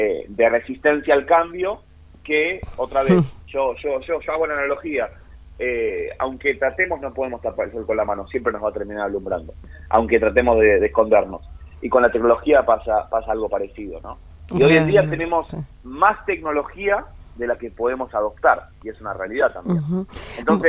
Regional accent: Argentina; Nosotros como ciudadanos argentinos podemos participar en unos procesos

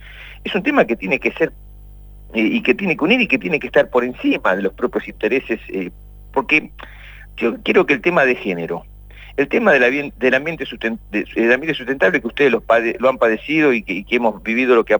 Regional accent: Argentina; como pueblo argentino.

